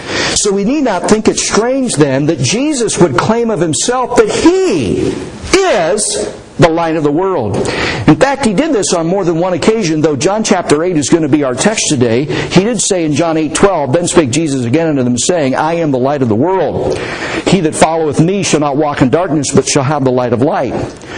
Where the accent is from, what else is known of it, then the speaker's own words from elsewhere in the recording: Huntingdon, Pennsylvania, United States; When I was a young person, this has been a number of years ago, in my hometown of Huntingdon, Pennsylvania